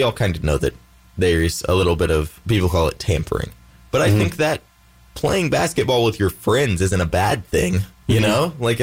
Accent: Indiana, United States; we are from Indiana. We have the Pacers here.

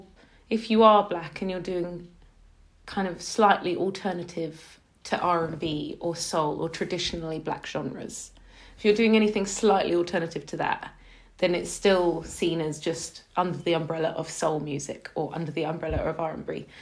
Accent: London, United Kingdom; I'm from South London.

